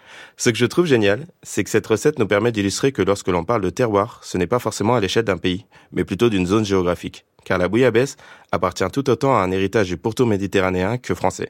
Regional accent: Paris, Île-de-France, France; je suis parisien.

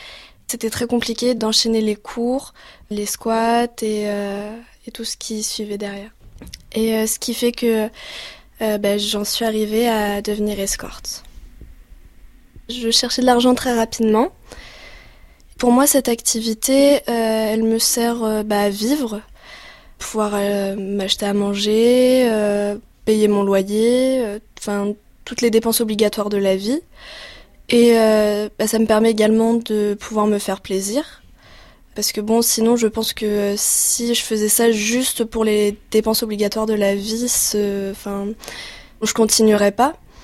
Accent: Bordeaux, Nouvelle-Aquitaine, France; j'ai 20 ans et je viens de Bordeaux. Je suis étudiante en lettres et langues espagnoles.

